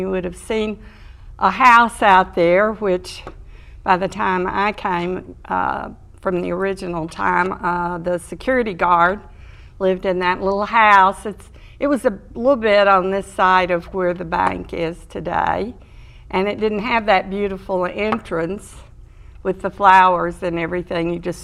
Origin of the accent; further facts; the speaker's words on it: Arkansas, United States; No, I'm originally from Arkansas, and I went to Baylor as an undergraduate